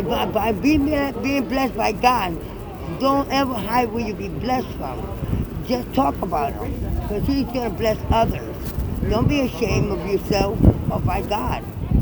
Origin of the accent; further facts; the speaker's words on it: Puerto Rico; born there; Yeah, because I was born in Puerto Rico.